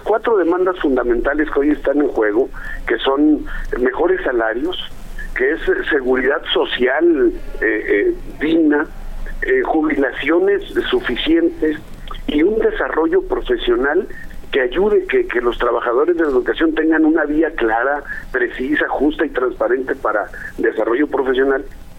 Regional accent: Mexico; demos un ejemplo de lo que somos los maestros de México

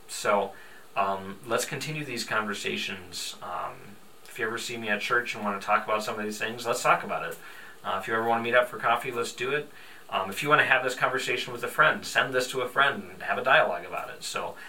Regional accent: United States; born there; for myself, I'm an American citizen, I was born here, so in many ways I have American identity.

